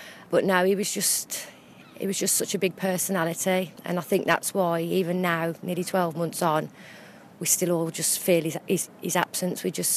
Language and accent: English; Wednesbury, West Midlands, United Kingdom; because I come from Wensbury, so I knew the family outside of work